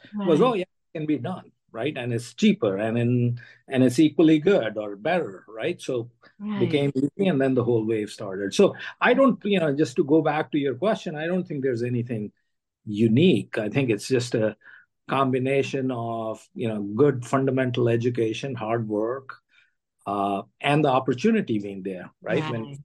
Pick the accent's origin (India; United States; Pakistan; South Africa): India; English is a second language; moved away; But then I'm as Indian as I was when I came, because basically my upbringing was there, right? So a lot of my value system got set in my childhood there. Yeah. I'm certainly much more Indian than my kids are, right?